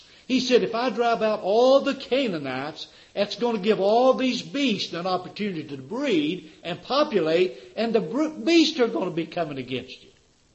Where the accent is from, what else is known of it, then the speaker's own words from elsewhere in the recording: Tennessee, United States; Boy, I was raised in Tennessee. We got one pair of shoes a year.